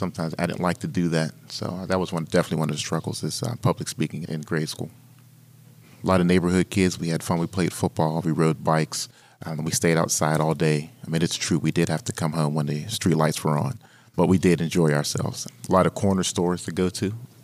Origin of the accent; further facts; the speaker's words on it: Homewood, United States; Growing up in Homewood, you saw some trees somewhere, but it wasn't anywhere as near as the wonderful and beautiful forest we have here. I'm in the state of Pennsylvania.